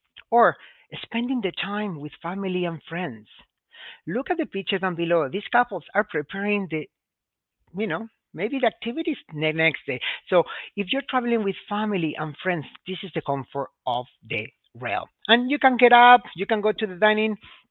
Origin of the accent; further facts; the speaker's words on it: Spain; English is a second language; You know, I'm really from Spain, like I mentioned.